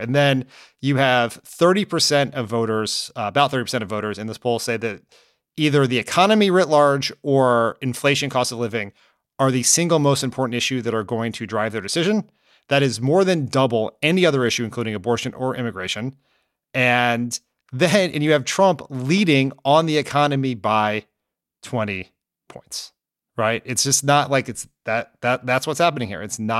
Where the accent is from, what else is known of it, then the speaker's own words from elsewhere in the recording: East Coast, United States; And I grew up on the East Coast. I've been to Wildwood, New Jersey a lot